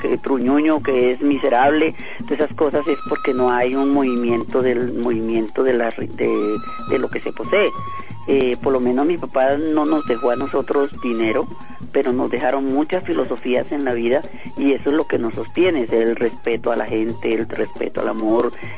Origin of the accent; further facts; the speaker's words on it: Cartagena, Bolívar, Colombia; vengo de Cartagena, que me llamaron para presentar a Cartagena y la historia de la cumbia